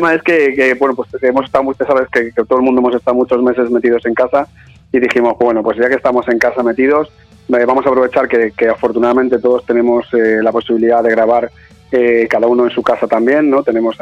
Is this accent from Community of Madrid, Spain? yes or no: yes; Madrid, Community of Madrid, Spain; Los demás somos todos de Hortaleza.